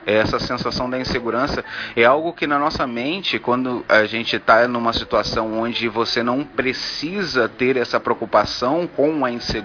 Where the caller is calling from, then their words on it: Vitória, Espírito Santo, Brazil; sou aqui de Vitória, Espírito Santo, sou preparador físico, treinador.